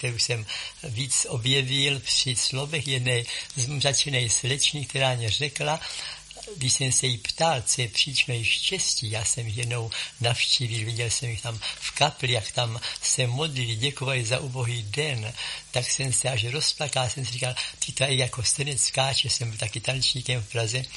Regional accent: Italy; Czech is a second language; now in Czechia; už tady jsem úplně asi 8 roku, co jsem z Itálie, takže já nějaké ty italské písničky vám mohl zaspívat

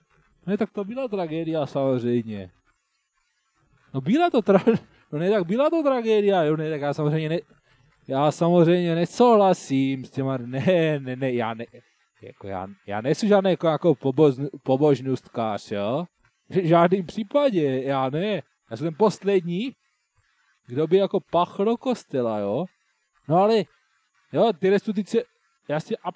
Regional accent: Brno, South Moravian Region, Czechia; tak já jsem z Brna, tak já tady žiju tady

